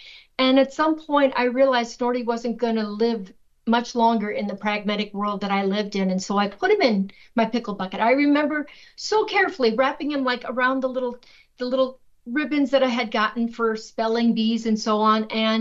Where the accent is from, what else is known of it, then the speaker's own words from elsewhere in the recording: Carroll, Iowa, United States; my journey from the cornfields of rural Iowa, growing up in Carroll, Iowa